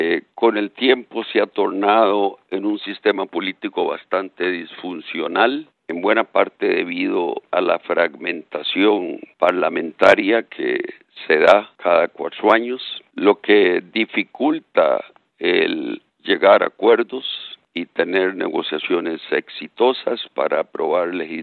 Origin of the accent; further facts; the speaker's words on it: Costa Rica; De mi parte, congratularme como costarricense por el traspaso de poderes